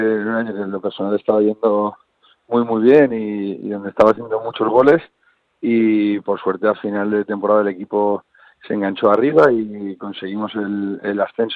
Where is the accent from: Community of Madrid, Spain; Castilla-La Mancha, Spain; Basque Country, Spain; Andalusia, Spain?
Community of Madrid, Spain; Madrid; Mi niño nació allí en Valladolid, ya no tengo problema en que fuese así, aunque nosotros somos de Madrid.